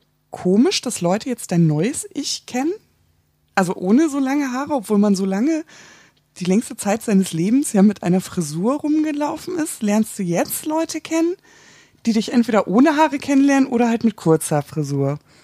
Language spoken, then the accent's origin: German; Hamburg, Germany; ich komme aus Hamburg